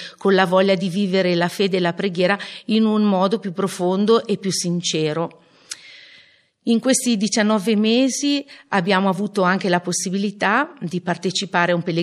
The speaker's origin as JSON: {"language": "Italian", "town": "Sondrio", "region": "Lombardy", "country": "Italy", "said": "per noi che siamo di Sondrio"}